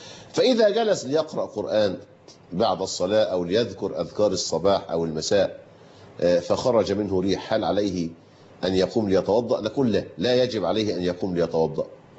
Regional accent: Egypt; طبعا في مثل مشهور عندنا في مصر يقول لك الهدية لا تهدى ولا تباع

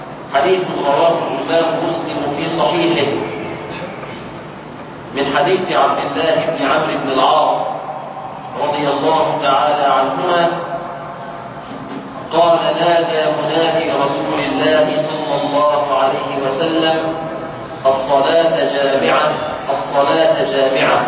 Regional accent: Egypt; في بلادنا مصر

